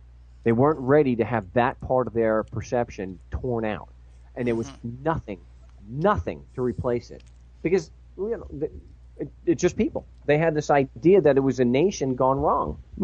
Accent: New York, United States; I'm a schmuck from Long Island.

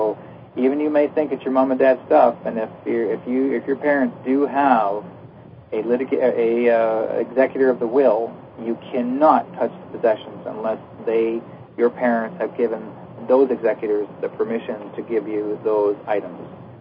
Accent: Brandon, Manitoba, Canada; born there; my old stomping grounds of Winnipeg, Manitoba. That's where I was born in Brandon, Manitoba.

